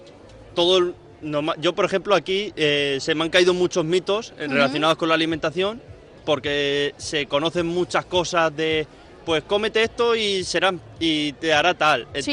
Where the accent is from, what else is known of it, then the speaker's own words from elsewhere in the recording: Castilla-La Mancha, Spain; Pero yo, como soy manchego, pues entonces tengo que hacer algo de mi tierra.